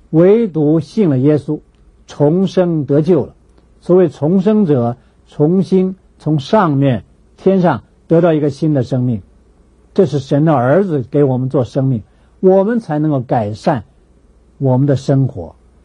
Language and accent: Chinese; China; 假如洋教的话，我们中国人何必信他呢？